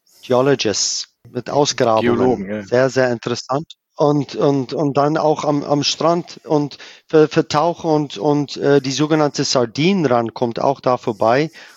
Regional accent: South Africa; Aber ich freue mich sehr über mein Heimatland Südafrika.

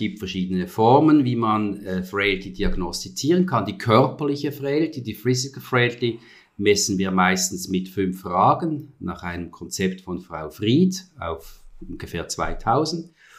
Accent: Switzerland; German is a second language; Und ich kann ein bisschen rätoromanisch, aber nicht so gut. Ich werde also jetzt versuchen, als Schweizer quasi Hochdeutsch zu sprechen.

